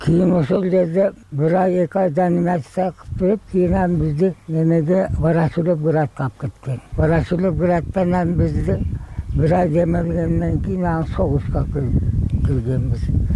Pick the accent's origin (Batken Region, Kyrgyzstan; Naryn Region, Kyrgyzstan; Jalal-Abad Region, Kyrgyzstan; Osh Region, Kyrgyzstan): Osh Region, Kyrgyzstan; Osh; Мен Оштон болом.